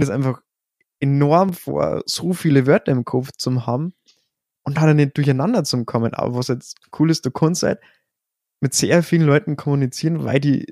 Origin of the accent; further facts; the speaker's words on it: Bavaria, Germany; für mich als Bayer, für mich ist Bayerisch und Hochdeutsch sind nur mal so zwei Sprachen.